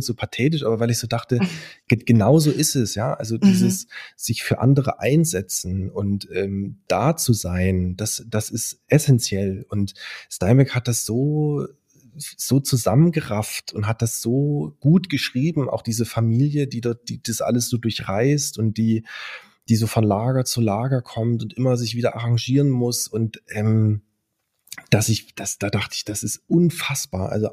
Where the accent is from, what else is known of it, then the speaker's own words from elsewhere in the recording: Kamenz, Saxony, Germany; Also erstmal komme ich ja aus der Ecke, so dass also Kamenz und Deutsch Baselitz ist die Nachbargemeinde